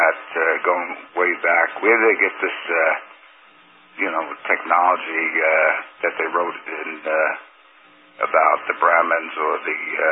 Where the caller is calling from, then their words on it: New York, United States; from New York.